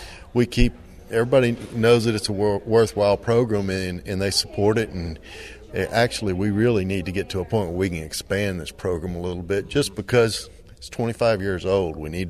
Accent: Beaumont, Texas, United States; I'm from Beaumont, Texas, right down on the coast in the eastern corner of the state next to Louisiana, and a cow-calf producer.

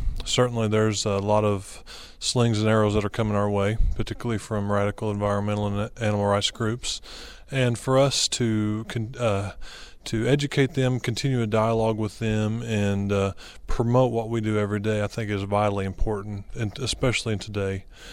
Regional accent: Aurora, Missouri, United States; from Aurora, Missouri, southwest part of the state, primarily beef cattle there in Barry County

